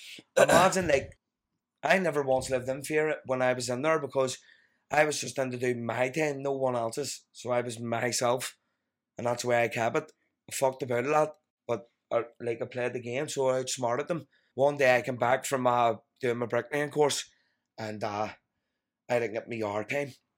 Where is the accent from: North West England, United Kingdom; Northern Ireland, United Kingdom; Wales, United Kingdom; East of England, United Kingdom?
Northern Ireland, United Kingdom; Belfast; I'm from West Belfast, mate, fuck you.